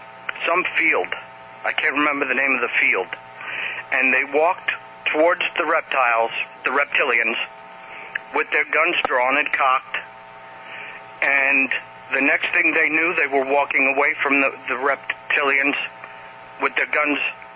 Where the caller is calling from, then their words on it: Oklahoma City, Oklahoma, United States; from Oklahoma City.